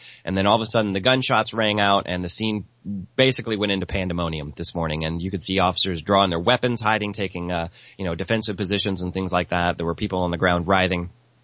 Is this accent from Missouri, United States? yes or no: yes; St. Louis, Missouri, United States; I grew up in St. Louis.